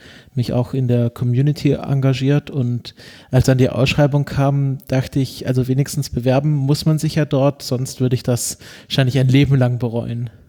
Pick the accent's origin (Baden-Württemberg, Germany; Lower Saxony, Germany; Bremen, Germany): Baden-Württemberg, Germany; born there; Ich bin geboren im Nordschwarzwald in einem kleinen Örtchen und habe es wahnsinnig weit weg geschafft bisher, nämlich nach Tübingen. Dort habe ich die letzten 6 Jahre Geschichte und Philosophie studiert